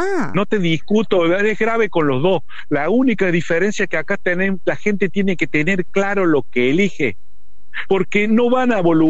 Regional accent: Argentina; Yo soy argentino

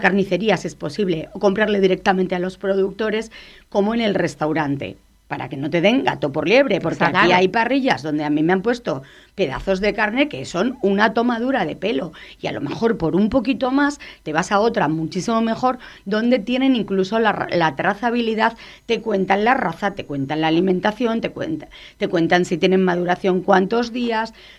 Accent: Spain; Y más siendo española.

